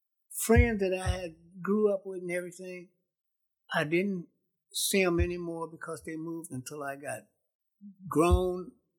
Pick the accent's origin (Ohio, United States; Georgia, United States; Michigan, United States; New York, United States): Ohio, United States; Akron; I said, I'm from Akron, Ohio.